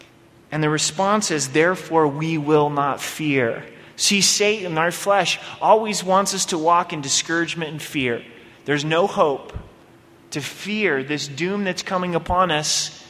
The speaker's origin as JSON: {"language": "English", "region": "Oregon", "country": "United States", "tie": "born or raised there", "lives_now": "Colorado, United States", "said": "I grew up in Oregon. I've been out here in Colorado for 8 years now, and there are some earthquakes in Oregon"}